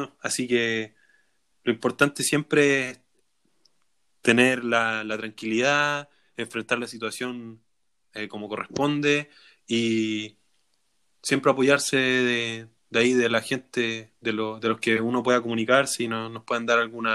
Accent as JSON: {"language": "Spanish", "country": "Chile", "said": "sabemos que somos chilenos, y vivimos en esta incertidumbre permanente"}